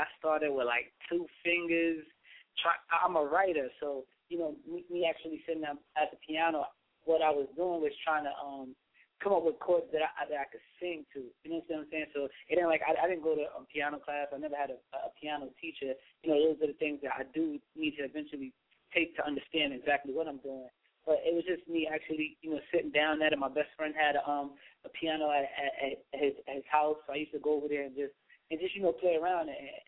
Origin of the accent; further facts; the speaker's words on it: Queens, New York, United States; I'm from Queens.